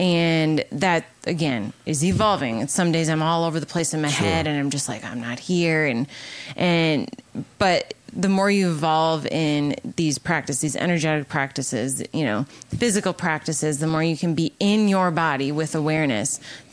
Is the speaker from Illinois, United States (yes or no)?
no; Wisconsin, United States; I grew up in Wisconsin, small town.